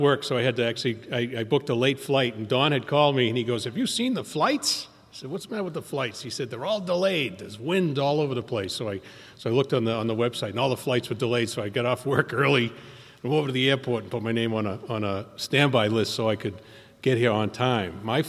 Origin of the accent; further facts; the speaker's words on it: Boston, Massachusetts, United States; moved away as an adult; now in San Diego, United States; So I'm not from San Diego. If you haven't figured that out yet, I was born and raised in Boston. So I moved to San Diego drunk, a little over 18 years ago.